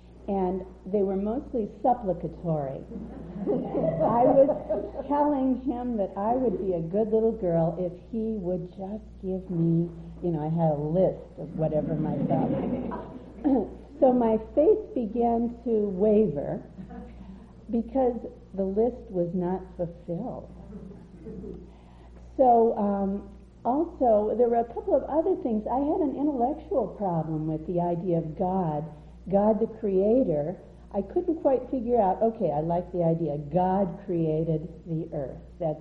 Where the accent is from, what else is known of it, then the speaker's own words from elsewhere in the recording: California, United States; also born or lived in St. Louis, Missouri; I grew up first in California, which was such a melting pot, no one said anything. Then we moved to St. Louis, which is where this happened.